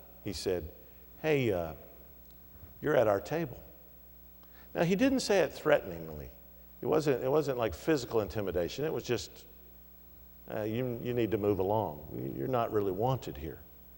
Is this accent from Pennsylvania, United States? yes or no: no; Kentucky, United States; moved away; were asking me questions like, did you wear shoes to school in Kentucky? And they were making fun of my accent, and I was clearly the odd guy out.